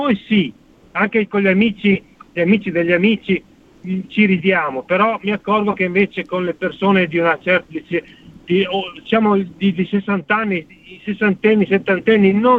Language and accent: Italian; Bologna, Emilia-Romagna, Italy; Perché forse c'ho l'accento, siccome sono di Bologna, non ho proprio l'accento.